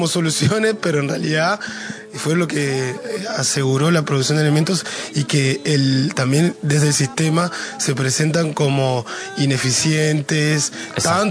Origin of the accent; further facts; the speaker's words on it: Costa Rica; Ejemplo de ello es lo que ha sucedido en mi país, Costa Rica